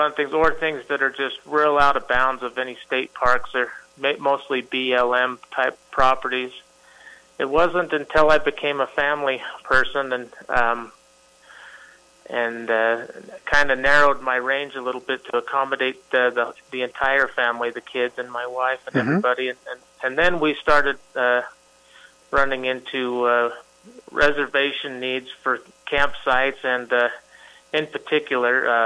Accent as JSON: {"language": "English", "town": "Salt Lake City", "region": "Utah", "country": "United States", "tie": "born or raised there", "said": "Well, I grew up in the Salt Lake City area, okay. And we have lots of outdoor stuff available."}